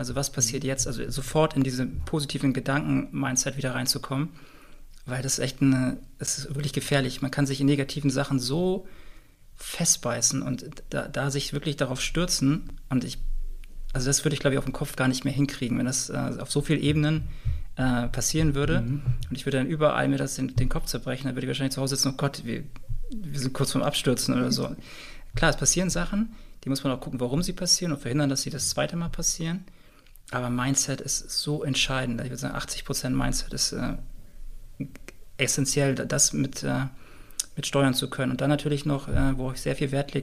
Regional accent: Bremen, Germany; vielleicht sind wir da auch als Bremer von der Marketingseite noch nicht stark genug

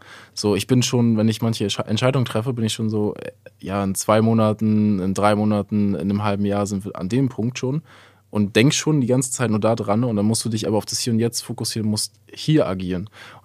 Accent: Rostock, Mecklenburg-Vorpommern, Germany; born or raised there

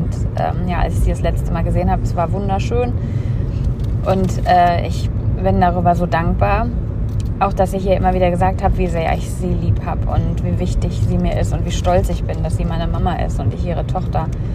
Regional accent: Bochum, North Rhine-Westphalia, Germany; moved away; also born or lived in Stuttgart / Cyprus / Fuerteventura / Hamburg; ich habe da eben schon nicht mehr in Bochum gewohnt. Ich komme ja aus Bochum ursprünglich und hatte aber vorher schon in Stuttgart 2 Jahre gelebt und in, auf Zypern und Fuerteventura und dann halt eben Hamburg. Und jetzt halt der Norden.

